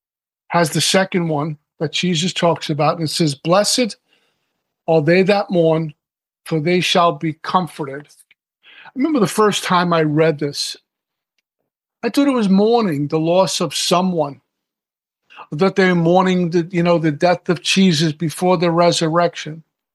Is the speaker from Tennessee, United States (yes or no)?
no; Brooklyn, New York, United States; So I'm a kid from Brooklyn with no college education.